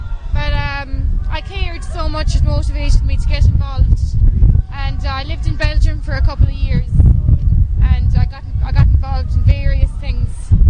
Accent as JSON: {"language": "English", "town": "Limerick", "region": "Munster", "country": "Ireland", "said": "I'm from Limerick."}